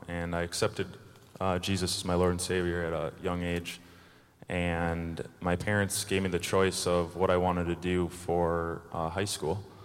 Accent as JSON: {"language": "English", "town": "Eagan", "region": "Minnesota", "country": "United States", "tie": "born or raised there", "said": "From Eagan, Minnesota, and I grew up in a Christian home"}